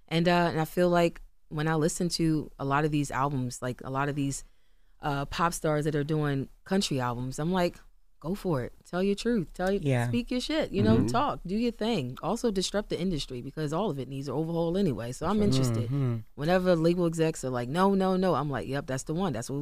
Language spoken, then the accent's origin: English; Baltimore, Maryland, United States; I'm from Baltimore. Like, mm-hmm. I'm from Randallstown. Like, mm-hmm. I'm from over by Morgan State. Like, that's where I grew up.